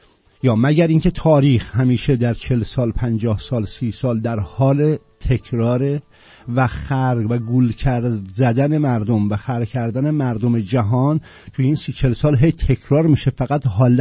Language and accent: Persian; Iran; moved away as an adult; من سال 84 از ایران، 83 گفتم ببخشید، من سال 84 از ایران اومدم بیرون